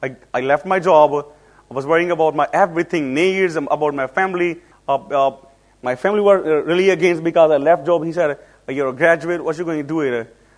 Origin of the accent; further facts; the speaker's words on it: Pakistan; born there; It doesn't matter if I was born in Pakistan.